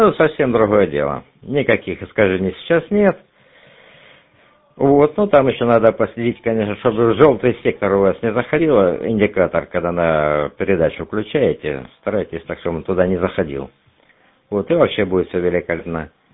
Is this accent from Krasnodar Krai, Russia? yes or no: yes; Krasnodar Krai, Russia; я еще из Краснодарского края